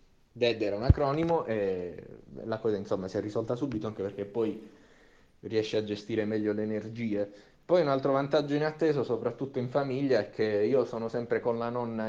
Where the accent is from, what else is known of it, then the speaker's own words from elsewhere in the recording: Apulia, Italy; poiché io sono pugliese